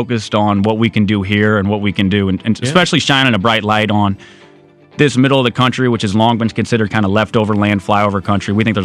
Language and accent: English; St. Louis, Missouri, United States; I'm from St. Louis, grew up in the Midwest, went to school in the Midwest.